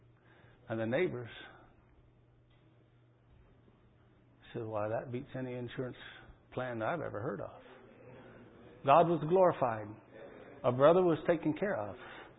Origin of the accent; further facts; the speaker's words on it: Tennessee, United States; When I was a boy, just east of us where we grew up there in Tennessee